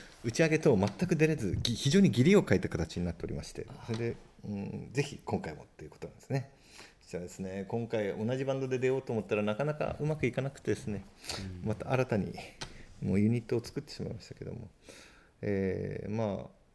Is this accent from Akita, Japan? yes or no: yes; Yokote, Akita, Japan; 北県横手市